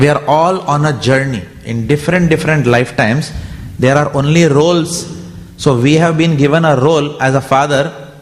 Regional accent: India; So typically this is, you know, as Indian parents we go through this

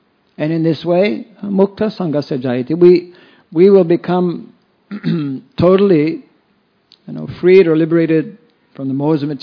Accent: Canada; I'm from Canada

